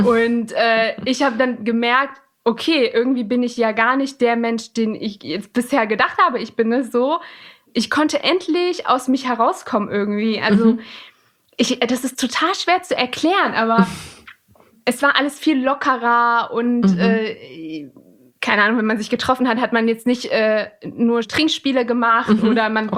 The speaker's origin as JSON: {"language": "German", "region": "Eifel", "country": "Germany", "tie": "born or raised there", "said": "Ich bin in Eifel geboren und ich habe eine Schwester, die ist, ich muss immer selber überlegen, die ist 23. Mein Bruder, der ist schon 22 und wir sind alle drei in Eifel geboren."}